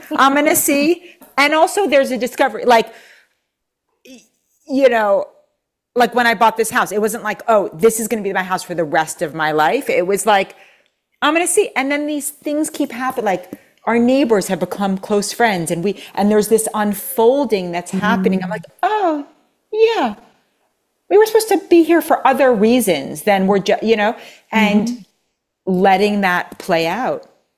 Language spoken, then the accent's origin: English; New York City, New York, United States; Well, I grew up in New York City.